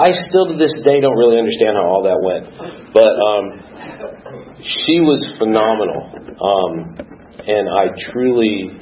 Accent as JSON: {"language": "English", "region": "Pennsylvania", "country": "United States", "tie": "born or raised there", "also_born_or_lived": "White Plains, New York / New Jersey", "said": "But I was born in 1966 in White Plains, New York. And, And lived up there for a couple of years, then moved to New Jersey and then to Pennsylvania."}